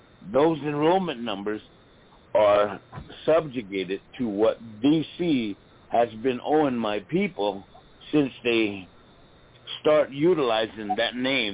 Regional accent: South Dakota, United States; For we Lakotas here in South Dakota, we come from the Buffalo people.

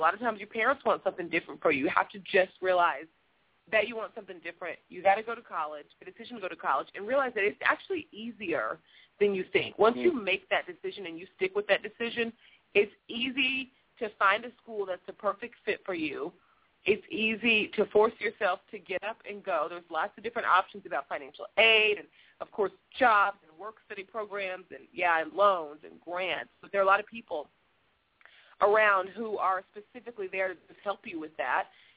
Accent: Muskogee, Oklahoma, United States; now in Memphis, United States; Hey, yeah, I'm from Muskogee, just like you. Grew up in small town Muskogee. We thought it was not so small though, but right outside of Tulsa, Oklahoma, and live in Memphis, Tennessee now

